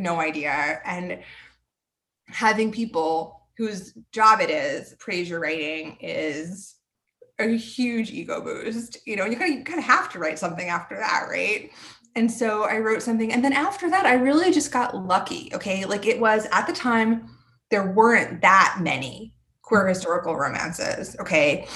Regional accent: New York, United States; also born or lived in New Jersey; now in North Florida, United States; I grew up in New York and New Jersey, but now I live in North Florida.

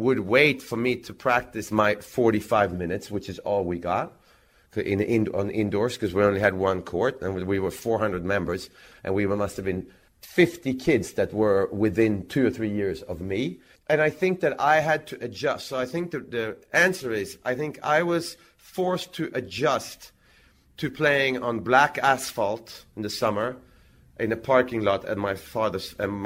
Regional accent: Växjö, Kronoberg County, Sweden; English is a second language; I was doing clinics for kids in Växjö, in my hometown, and the coach for these kids, and they were like anything from 7 to 10, the coach was a year older than me.

